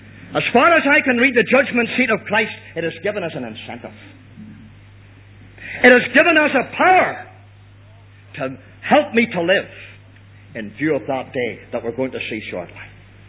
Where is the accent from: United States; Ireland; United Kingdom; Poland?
Ireland; I'm a stranger in a sense, though I'm an Irish man, I'm really not a stranger.